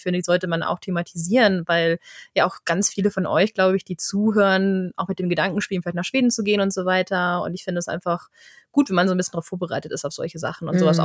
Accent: Germany; Wir kommen aus Deutschland

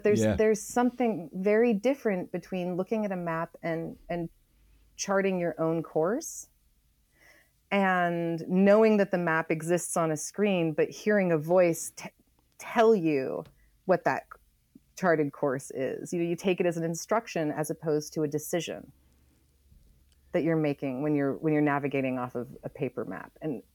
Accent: Oregon, United States; The reason I went down the Applegate brother rabbit hole was because I am from Oregon, and I had heard Applegate, but I had never heard the story.

